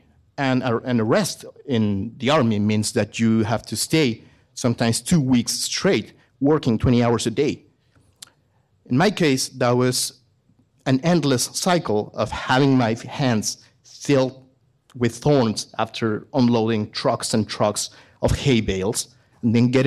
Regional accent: Mexico; English is a second language; moved away as an adult; now in Canada; I am a veterinarian from Mexico. I studied there.

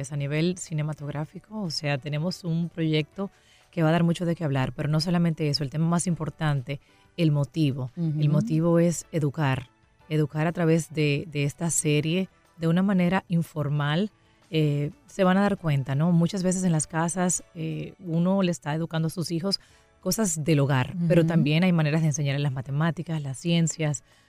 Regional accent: Dominican Republic; yo soy la dominicana, la caribeña en el grupo

